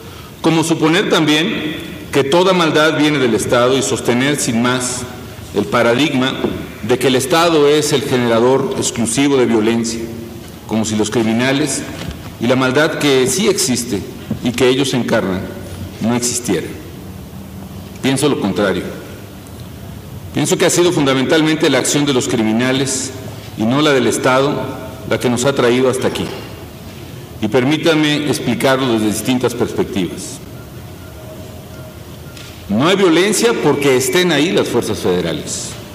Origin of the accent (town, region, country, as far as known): Mexico